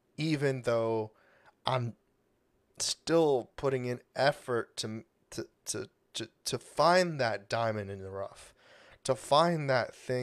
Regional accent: United States; born there; I'm not, I was born in America, but I don't know how to define myself.

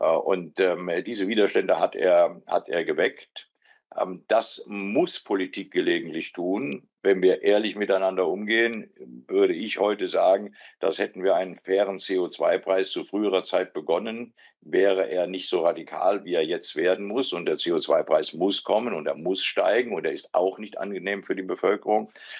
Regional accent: Darmstadt, Hesse, Germany; In meinem Heimatland Hessen hier in Darmstadt

